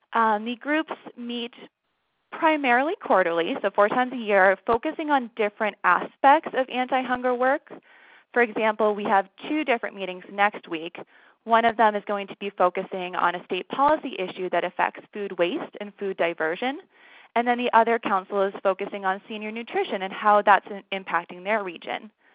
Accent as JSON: {"language": "English", "region": "Massachusetts", "country": "United States", "tie": "born or raised there", "said": "actually a resident of Massachusetts originally, so it was really great to hear what's going on in my home state."}